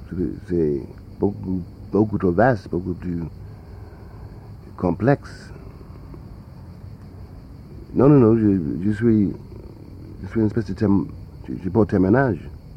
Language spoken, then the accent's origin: French; Harlem, New York, United States; puisque moi je suis de Harlem, ma clé pour Marseille, c'est la clé que j'ai portée de Harlem.